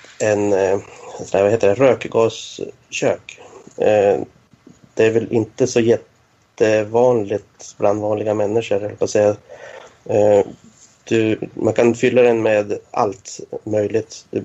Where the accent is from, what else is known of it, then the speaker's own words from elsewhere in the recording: Norrland, Sweden; som norrlänning då